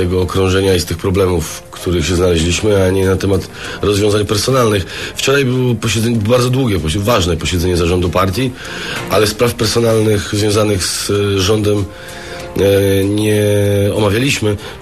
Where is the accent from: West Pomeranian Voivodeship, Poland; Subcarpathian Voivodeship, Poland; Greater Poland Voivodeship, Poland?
West Pomeranian Voivodeship, Poland; Szczecin; Jestem ze Szczecina